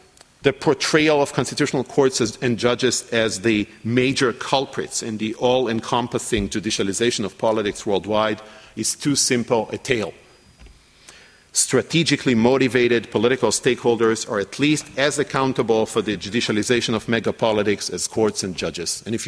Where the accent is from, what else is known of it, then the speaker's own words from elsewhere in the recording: Canada; In my home country, Canada